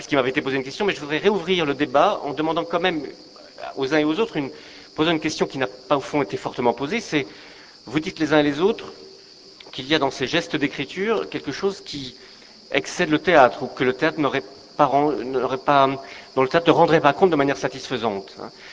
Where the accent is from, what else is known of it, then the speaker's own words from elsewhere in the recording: Brussels, Brussels-Capital Region, Belgium; born there; je vais vous faire un aveu terrible, je suis né à Bruxelles